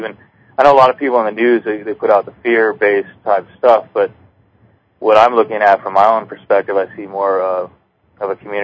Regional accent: Seattle, Washington, United States; now in Oregon, United States; Yeah, well, I just moved down here, so I'm just originally from Seattle.

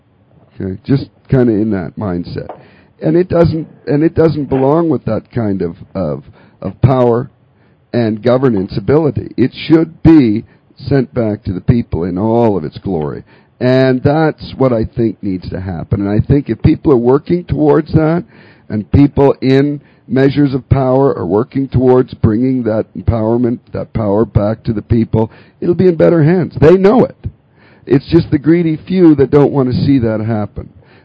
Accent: Canada; born there; I'm Canadian. Unfortunately, I can't. I was born in Canada. I'm still Canadian otherwise.

